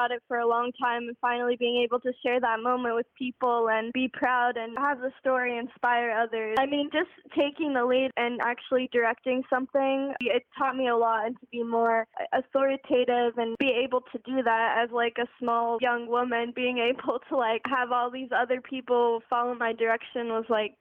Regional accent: Apple Valley, California, United States; I'm from Apple Valley, California.

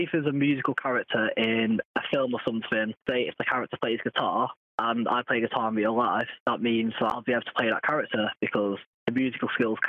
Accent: United Kingdom; accent: British; Oh, yeah. Yeah. I got that a lot with my British accent.

